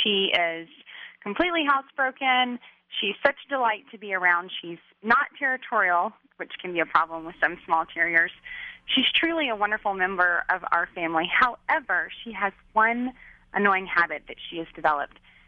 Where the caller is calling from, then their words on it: Dallas, Texas, United States; I'm calling from Dallas, Texas.